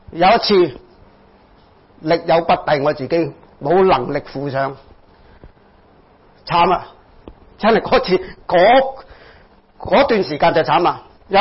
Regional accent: China; 作為我們中國人只是講受者弱那種心理關係

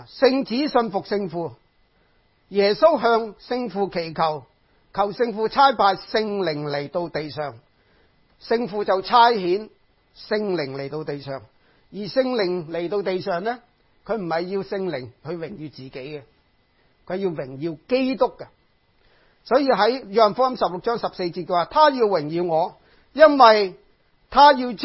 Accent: China; 不过我知呀，我系中国人嚟㗎，我有啲中国人嘅一个文化嘅咁

